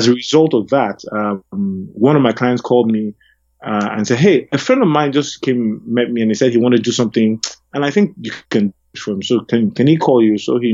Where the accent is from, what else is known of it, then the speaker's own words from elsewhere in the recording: Lagos, Nigeria; I mean, so I grew up in Lagos